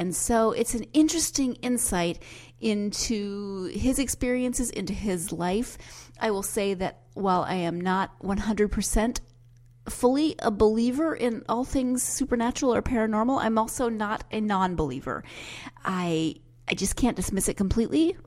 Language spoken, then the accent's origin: English; Montana, United States; you know that I grew up in Montana and haven't been home in a while.